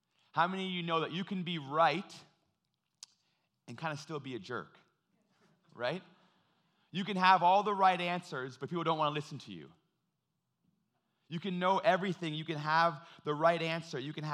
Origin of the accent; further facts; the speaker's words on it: Ontario, Canada; A lot of you know that I'm from Ontario, and when I first drove out from Ontario to BC to go to school